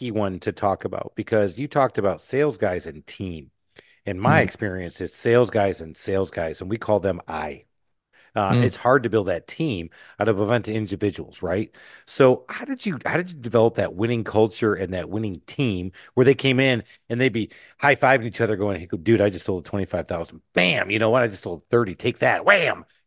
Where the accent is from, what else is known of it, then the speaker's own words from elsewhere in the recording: Michigan, United States; I get accused of being Canadian all the time. Yeah, because I came from Michigan. Yeah. So I can yay anybody to death if I had to.